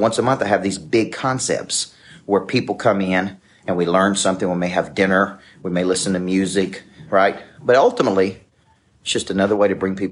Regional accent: Woodbury, Tennessee, United States; I mean, I'm from Woodbury, Tennessee. I never fit in.

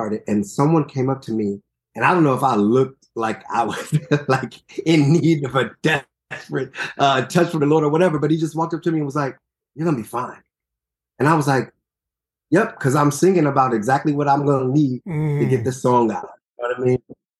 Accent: Detroit, Michigan, United States; I'm from Detroit, and I remember our choir director, Dr. Morrow, would always be like, it's too brassy, Detroit.

